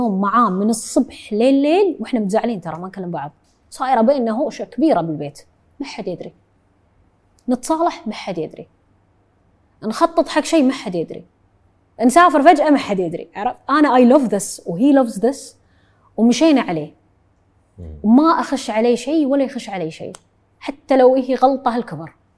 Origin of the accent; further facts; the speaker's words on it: Kuwait; هاي بيتي، هاي أرضي، هاي وطني، هاي ديرتي، هاي بلادي، ذكرياتي، حياتي، مكان ميلادي، فيها عشت وفيها بموت إن شاء الله واندفن يعني